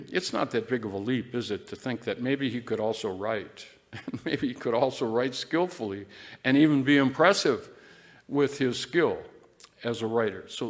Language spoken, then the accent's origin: English; Minnesota, United States; now in Kalamazoo, United States; Now, everyone knows that I'm from Minnesota, so I'm not home.